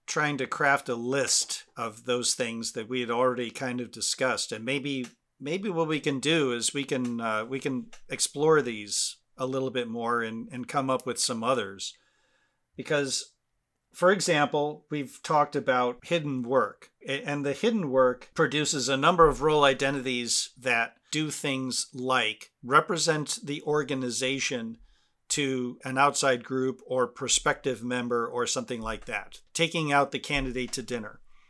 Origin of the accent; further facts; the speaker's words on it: United States; Like, I'm an American traveling to other places and I'm seen as an American. I'm understood to be American.